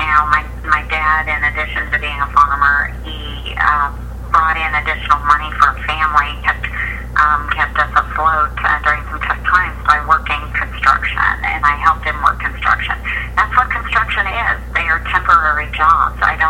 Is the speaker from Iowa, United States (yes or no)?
yes; Iowa, United States; So I am so happy to talk about my home state, and I am so happy to talk about the areas that I grew up and all of the wonderful opportunities that Iowa offers.